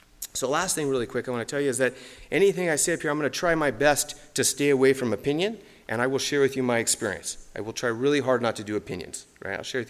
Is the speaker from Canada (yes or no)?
yes; Quebec, Canada; So I'm French-Canadian. I'm really originally from Quebec.